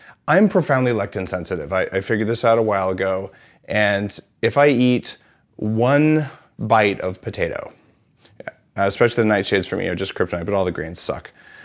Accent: New Mexico, United States; So I grew up in New Mexico, where green chili, which is a member of the nightshade family that's very high in lectins, it's soul food.

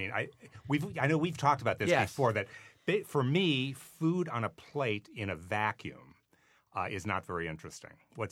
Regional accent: Midwest, United States; I, growing up in the Midwest, thought that barbecue was cooking weenies on the Weber grill in the back patio.

